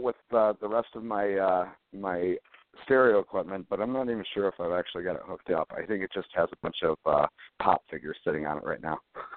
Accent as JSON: {"language": "English", "town": "Detroit", "region": "Michigan", "country": "United States", "tie": "born or raised there", "said": "I've actually met people like Kip growing up in Detroit."}